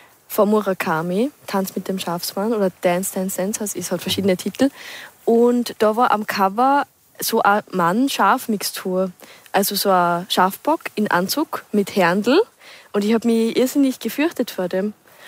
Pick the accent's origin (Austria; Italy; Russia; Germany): Austria; Upper Austria; Ja, aber also ich komme aus dem Salzkammergut.